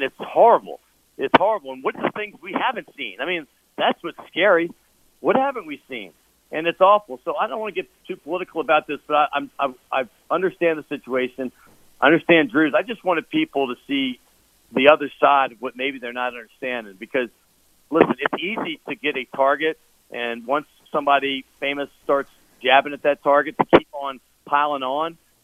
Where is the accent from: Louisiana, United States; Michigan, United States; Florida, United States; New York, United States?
Louisiana, United States; New Orleans; I grew up in a town when I was growing up in New Orleans that was racist. I moved around the country for 30 years to other places that were racist, some less so. And I moved back